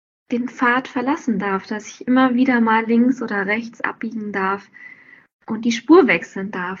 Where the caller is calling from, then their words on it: Cologne, North Rhine-Westphalia, Germany; Ja, ich bin jetzt aus Köln zugeschaltet.